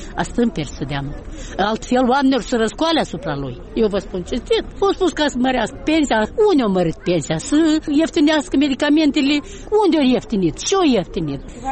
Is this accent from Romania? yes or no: no; Moldova; De ce să felicit în limba rusă dacă noi suntem moldoveni?